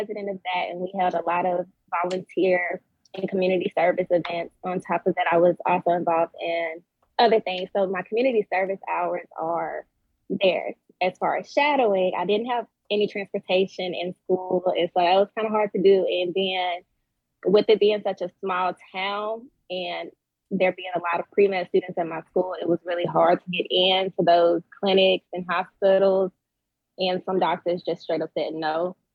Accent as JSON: {"language": "English", "region": "Louisiana", "country": "United States", "said": "I'm from Louisiana."}